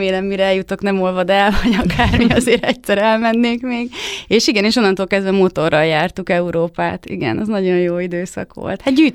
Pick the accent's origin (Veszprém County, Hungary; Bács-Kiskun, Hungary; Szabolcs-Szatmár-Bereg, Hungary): Bács-Kiskun, Hungary; mert mi is Alföldön nőttünk föl, Kalocsaján, Kiskunfélegyházi